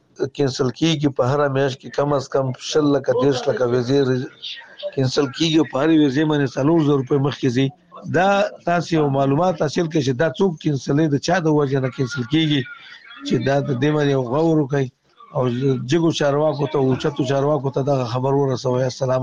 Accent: Nangarhar, Afghanistan; زه یو افغان يم د ننګرهار ولایت څخه

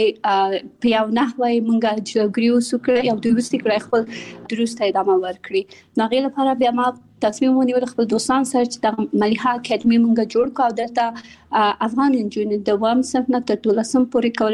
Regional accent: Kabul, Afghanistan; born or raised there; also born or lived in Pakistan

